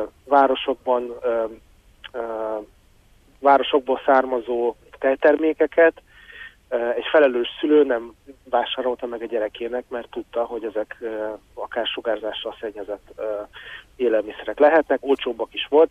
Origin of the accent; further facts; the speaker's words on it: Belarus; now in Hungary; én Belarusban nőttem fel, mi 1995-ben költöztünk Magyarországra